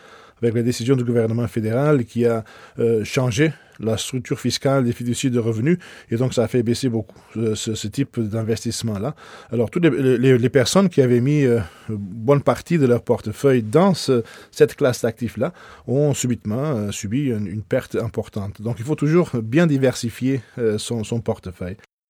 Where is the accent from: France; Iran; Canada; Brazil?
Canada; pendant que chez nous au Canada, les entreprises canadiennes en général